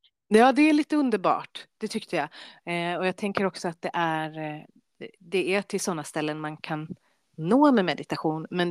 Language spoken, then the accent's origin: Swedish; Kungsängen, Stockholm County, Sweden; där jag växte upp som tonåring i Upplands-Bro kommun, Kungsängen.